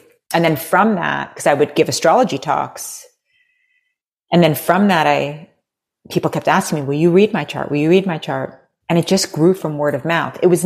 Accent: Manhattan, New York, United States; and I was raised in Manhattan

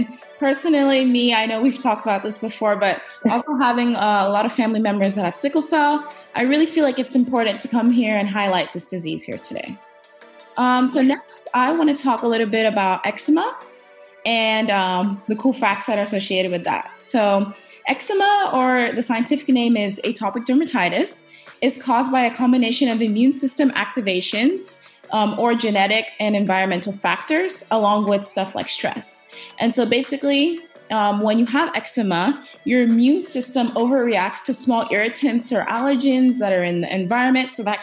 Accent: Houston, Texas, United States; mm-hmm. also a senior. I'm from Houston, Texas, and I have eczema.

